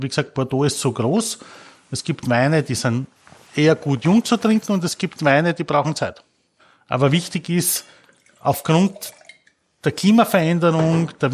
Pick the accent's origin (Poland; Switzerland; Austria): Austria; Burgenland; ich bin Burgenländer. Als ich mit Wein aufgewachsen bin, war für mich der gute Wein rot.